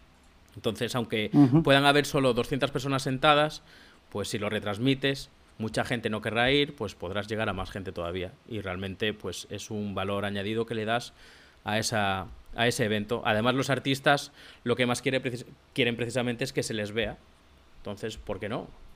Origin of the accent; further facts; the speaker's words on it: Vilalonga, Galicia, Spain; yo que soy procedente de Vilalonga, en San Senso